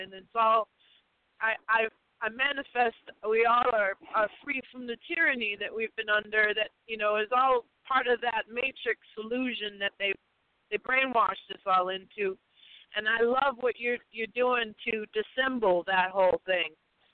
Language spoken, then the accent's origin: English; Southfield, Michigan, United States; born there; And, you know, I'm born in Detroit, so we have that in common. I was born in Southfield, so I know what's going on in Detroit.